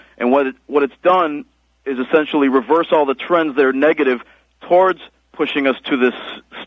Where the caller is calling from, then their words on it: Rochester, New York, United States; I am calling from Rochester, New York.